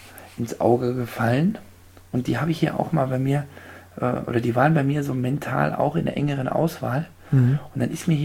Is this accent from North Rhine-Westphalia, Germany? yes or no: no; Saxony-Anhalt, Germany; Ich als Anhaltiner